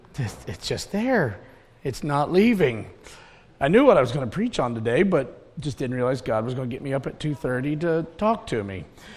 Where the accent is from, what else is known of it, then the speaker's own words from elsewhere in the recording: United States; I'm not an Israeli. I'm an American. I'm a Christian.